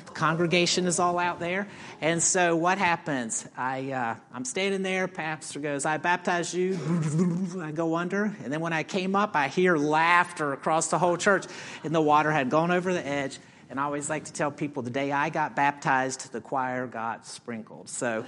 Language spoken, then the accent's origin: English; United States; born there; that I was born in the United States, and the list goes on and on and on.